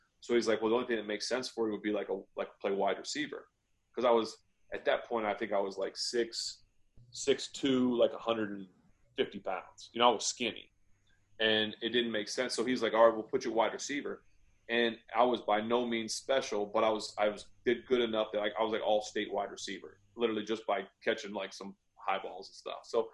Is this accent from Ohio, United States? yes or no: yes; Ohio, United States; I grew up in Ohio, obviously